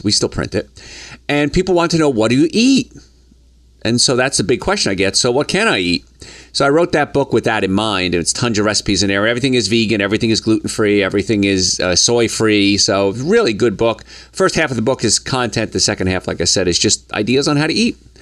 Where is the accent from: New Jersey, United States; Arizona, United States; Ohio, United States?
New Jersey, United States; Hoboken; And growing up in Hoboken, New Jersey, there was a lot of brick oven bakeries there